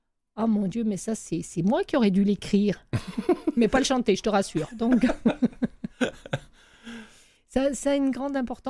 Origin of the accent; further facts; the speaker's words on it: France; je suis chauvine, je suis française.